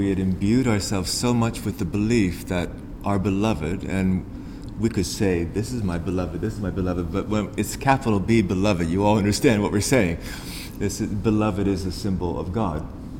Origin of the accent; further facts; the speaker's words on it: Vancouver, British Columbia, Canada; and I'm from Vancouver via a few other places.